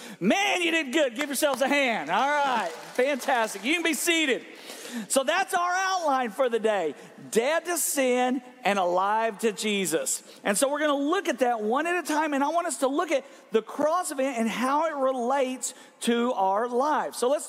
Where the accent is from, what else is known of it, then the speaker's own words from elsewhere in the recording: Texas, United States; I'm from West Texas. I had never seen water.